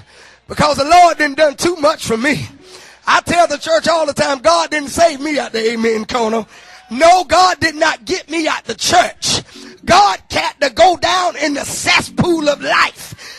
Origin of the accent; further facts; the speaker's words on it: the South, United States; born there; I was born in the South. I played with mud pies, and some of you have too.